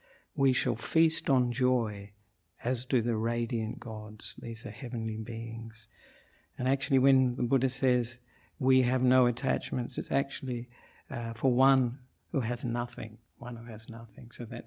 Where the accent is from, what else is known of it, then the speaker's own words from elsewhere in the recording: Australia; now in Sri Lanka; I'm an Australian monk